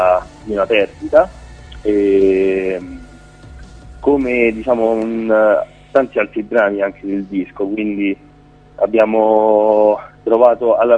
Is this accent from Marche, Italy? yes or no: no; Rome, Lazio, Italy; E siamo di Roma e siamo attivi dal 2012 più o meno